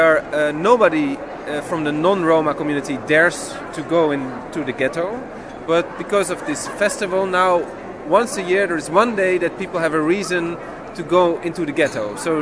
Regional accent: Amsterdam, North Holland, Netherlands; I come from Amsterdam, the Netherlands. I'm a composer.

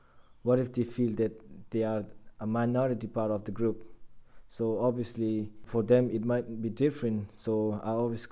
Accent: Bhutan; English is a second language; I'm from Bhutan, and I come from a peaceful country, also a Buddhist country on that.

